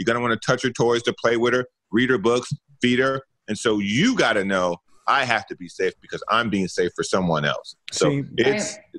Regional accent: Chicago, Illinois, United States; moved away; also born or lived in San Diego; Chicago, growing up in Chicago, I didn't even know that was a thing because they didn't.

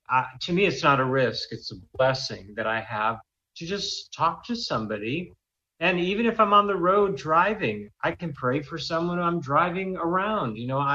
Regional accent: Israel; she just lit up when I told her I was from Israel.

